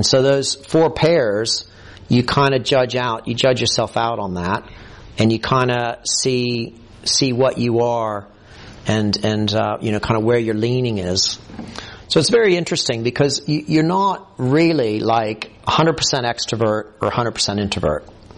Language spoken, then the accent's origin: English; Ohio, United States; But I think what I am is I'm an Ohioan. And I'm an American.